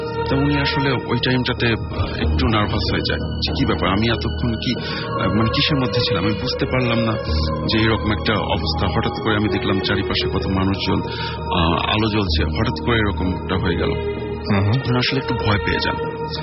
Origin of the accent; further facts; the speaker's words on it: Baliakandi, Dhaka Division, Bangladesh; এটা হচ্ছে আমার গ্রামের বাড়িতে, সেটা হচ্ছে রাজবাড়ি বালিয়াকান্দিতে